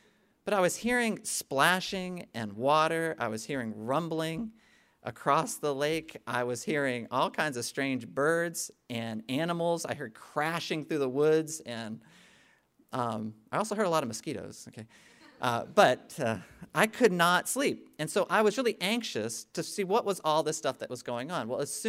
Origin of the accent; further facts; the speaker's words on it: Maryland, United States; When I was a little kid, I grew up in Maryland, and I think I've told you, my grandparents had a cottage on Lake Champlain